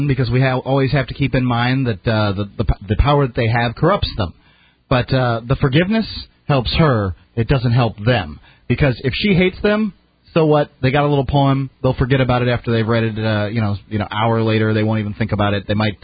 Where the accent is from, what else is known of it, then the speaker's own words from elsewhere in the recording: United States; But as an American, it did affect me because when they took away her property rights, they took away mine too.